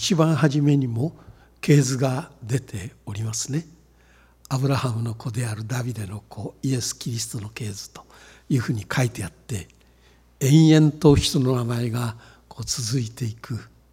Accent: Tokyo, Japan; ですから私は東京で生まれ東京で育って生粋の江戸っ子なんですが

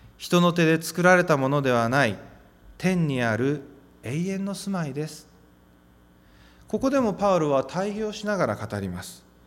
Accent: Ijuin, Kagoshima, Japan; now in Itoshima, Japan; 私は昨年の4月に糸島に参りましたが、その前までは、私の出身であります鹿児島の伊集院というところで牧会をしておりました。

